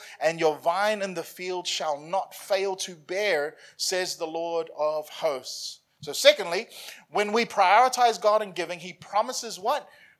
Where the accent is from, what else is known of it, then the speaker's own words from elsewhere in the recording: Auckland, New Zealand; now in Brisbane, Australia; I grew up in Auckland. Auckland's a lot smaller in terms of geographically.